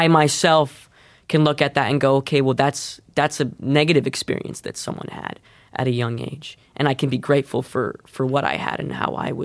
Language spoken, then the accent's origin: English; Canada; And obviously me being Canadian too, it was really cool to be a part of that and to get invited to be a part of that.